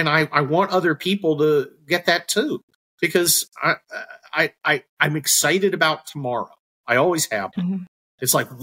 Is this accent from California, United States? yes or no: yes; San Francisco, California, United States; born or raised there; now in Los Angeles, United States